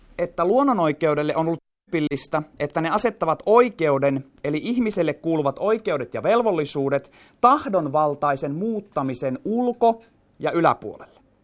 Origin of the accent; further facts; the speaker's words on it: Varkaus, North Savo, Finland; born there; now in Joensuu, Finland; vaikka mä vaikutan tällä hetkellä Joensuussa, niin mä olen syntyisin Varkaudesta